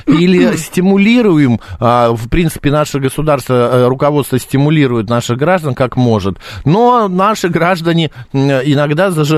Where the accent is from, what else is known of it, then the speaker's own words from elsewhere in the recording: Russia; born there; now in Moscow, Russia; спасибо тебе большое, что я родился в России, что живу в Москве